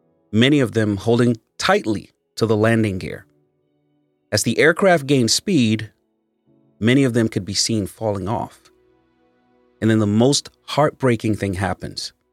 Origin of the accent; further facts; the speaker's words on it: Nigeria; now in United States; As a Nigerian that relocated to the U.S. myself, I understand the motives of many who wish to leave the country.